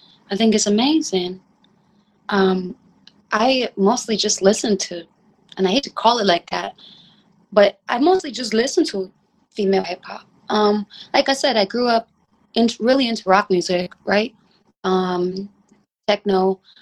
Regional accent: Harlem, New York, United States; cause I'm from Harlem and that's what everybody listened

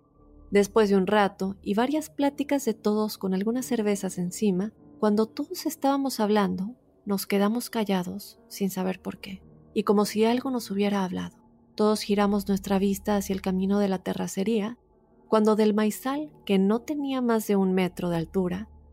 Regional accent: Tonatico, State of Mexico, Mexico; La historia empezó en mi pueblo, que queda al sur del Estado de México y colinda con el Estado de Guerrero, para ser exacto, Tonatico, Estado de México

